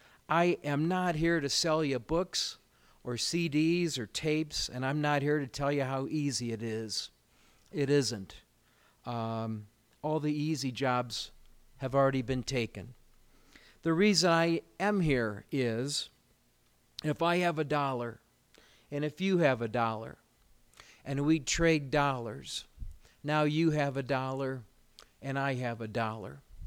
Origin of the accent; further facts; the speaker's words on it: South Bend, Indiana, United States; I'm from South Bend, Indiana, a big small town, a working man's town